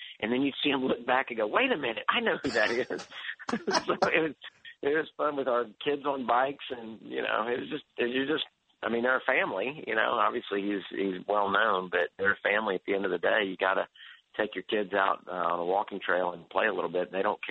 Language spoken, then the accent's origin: English; Houston, Texas, United States; We're buddies from Houston, and Senator Cruz is also Houstonian and goes to our church.